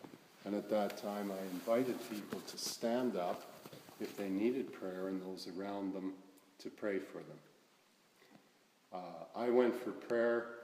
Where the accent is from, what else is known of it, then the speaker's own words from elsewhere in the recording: Canada; from Canada.